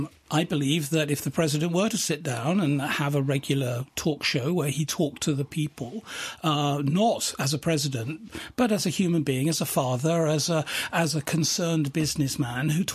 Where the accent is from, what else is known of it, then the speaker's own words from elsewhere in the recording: United Kingdom; I mean, I come from Great Britain.